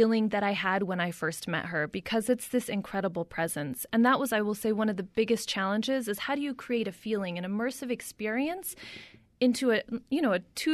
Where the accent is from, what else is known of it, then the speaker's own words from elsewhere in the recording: Salt Lake City, Utah, United States; I grew up here in Salt Lake, coming from an interfaith family, part Jewish, part Christian, and never belonging to the predominant faith.